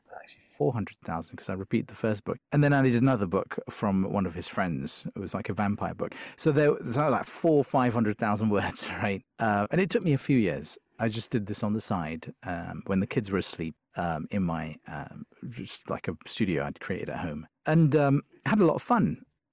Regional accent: London, United Kingdom; we were raised in Shepherd's Bush in West London.

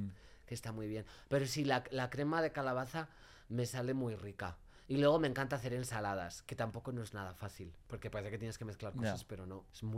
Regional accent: Magaluf, Balearic Islands, Spain; Además, me crié en Magaluf y mi ventana del cuarto daba a la calle

